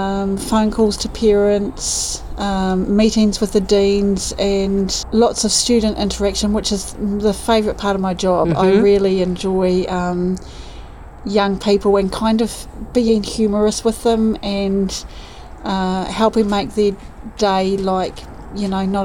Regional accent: Havelock, Marlborough, New Zealand; And I grew up in Havelock.

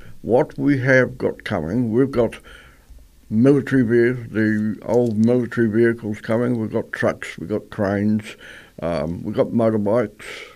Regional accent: Wairoa, Hawke's Bay, New Zealand; Well, I lived in Tauranga for 52 years. I'm originally from Hawke's Bay. My hometown is Wairoa. And I married a Hastings lady 54 years ago. And when we moved to Tauranga, actually Mount Maunganui

